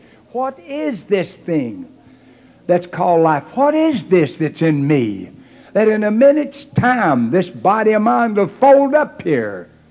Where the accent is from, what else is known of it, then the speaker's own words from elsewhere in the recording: North Carolina, United States; I've been reading the works of Duke University. It's my home state